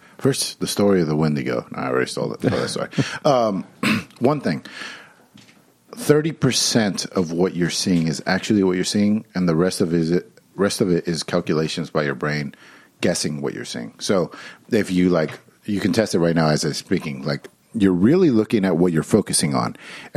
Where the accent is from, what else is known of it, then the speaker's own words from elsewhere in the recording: San Jose, California, United States; I come from San Jose, where we have the Winchester Mystery House